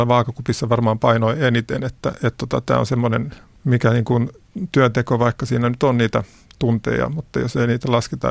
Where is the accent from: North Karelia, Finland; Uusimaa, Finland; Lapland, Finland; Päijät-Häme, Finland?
Uusimaa, Finland; Hyvinkää; No mä kasvoin maatilalla Hyvinkäällä, joka on sukutila ja olen 60-luvulla syntynyt